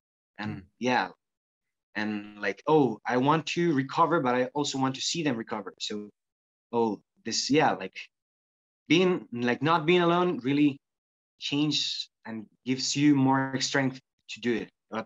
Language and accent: English; Costa Rica; I'm from Costa Rica. I'm 21 years old.